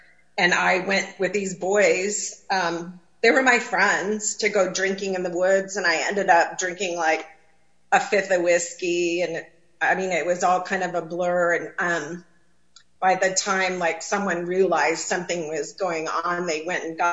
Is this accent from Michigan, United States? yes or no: yes; Michigan, United States; I grew up in Northern Michigan, and I have three older brothers